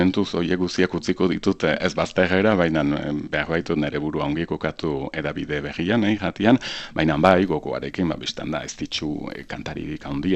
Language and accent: Basque; Saint-Pée-sur-Nivelle, Nouvelle-Aquitaine, France; also born or lived in Saint-Jean-de-Luz; ni senpertarra naiz, Amazkaindarran, eta Donibane Lohizunen sortu nintzen ospitala maizen, baina nien naiz iparraldekoa sentitzen, Euskal Herri osokoa baizik, zeren amatxi Nafarra baizen, Arantzan eta Iruñan eta denetan ditugu senideak